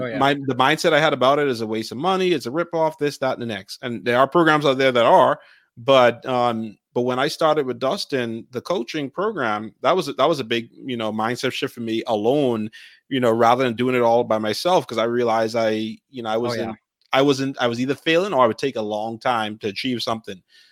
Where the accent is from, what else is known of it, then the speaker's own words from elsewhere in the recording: Bahamas; I grew up in the Bahamas.